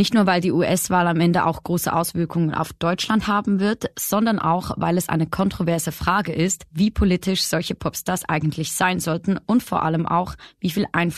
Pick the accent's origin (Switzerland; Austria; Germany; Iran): Switzerland; Ich komme aus der Schweiz